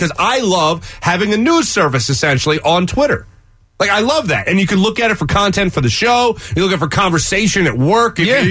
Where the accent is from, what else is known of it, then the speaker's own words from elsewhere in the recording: Philadelphia, Pennsylvania, United States; So when I get asked, like, where I'm from, I always say Philly area